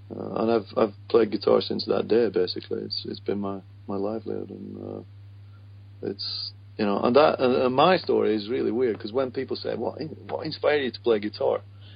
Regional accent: Accrington, North West England, United Kingdom; I mean, I come from Accrington

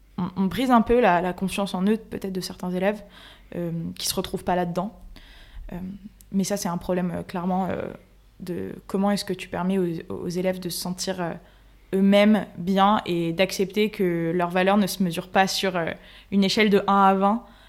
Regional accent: Marseille, Provence-Alpes-Côte d'Azur, France; je venais de Marseille. J'avais un peu les codes de Marseille.

